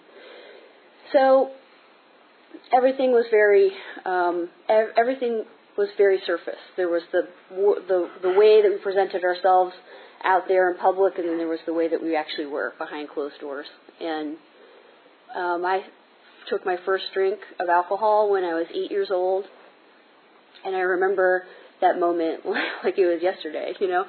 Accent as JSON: {"language": "English", "town": "Arlington", "region": "Virginia", "country": "United States", "said": "I am from Arlington, Virginia, and I just drove about 85 miles per hour the last hour"}